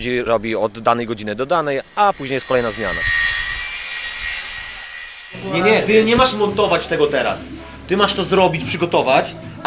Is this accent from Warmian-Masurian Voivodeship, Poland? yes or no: no; Łomża, Podlaskie Voivodeship, Poland; My jesteśmy wszyscy tutaj z Łomży